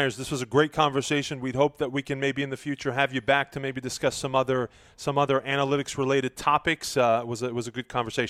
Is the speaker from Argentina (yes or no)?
no; Gozo, Malta; now in United States; I'm from Gozo, which is the smaller island.